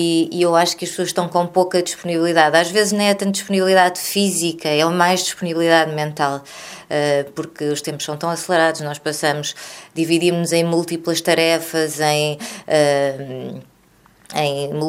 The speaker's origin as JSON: {"language": "Portuguese", "region": "Lisbon", "country": "Portugal", "tie": "born there", "said": "como já disseste. Nasci em Lisboa em 1979."}